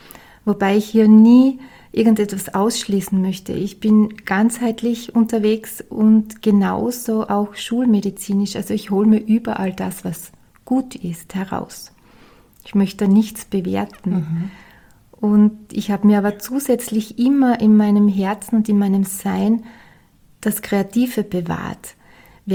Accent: Styria, Austria; ich bin ja aus der Steiermark, so wie

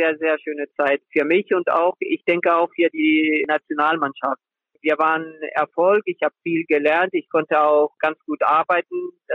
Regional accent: Remscheid, North Rhine-Westphalia, Germany; born there; mein Bruder und ich, wir sind beide in Remscheid geboren. Deswegen in Remscheid. Aber beide Eltern aus Spanien.

